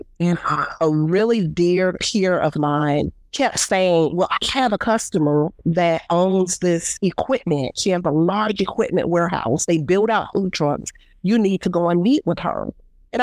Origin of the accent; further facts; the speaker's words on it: Jacksonville, Florida, United States; born and raised in Jacksonville, and blue crabs just were not my thing.